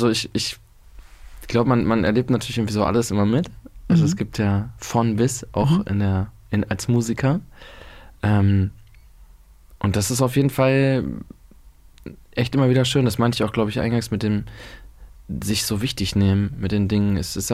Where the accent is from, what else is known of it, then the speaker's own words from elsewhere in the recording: Bad Oeynhausen, North Rhine-Westphalia, Germany; Ich komme ja da aus der Region in Bad Oeynhausen. Das ist ein Dorf weiter.